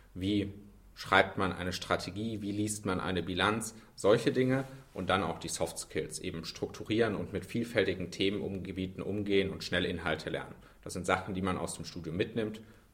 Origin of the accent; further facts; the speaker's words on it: Southern Germany, Germany; Ich glaube, als Süddeutscher kann ich sagen